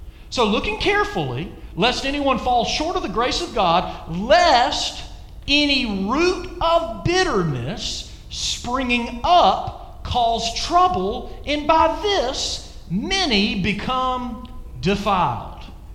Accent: Athens, Georgia, United States; my parents still live in the same house I was born in Athens, Georgia.

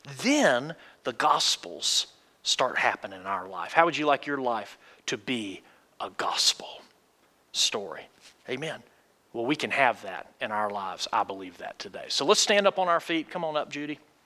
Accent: Athens, Georgia, United States; Born and raised in Athens, Georgia, hung out with some people I definitely should not have been hanging out with.

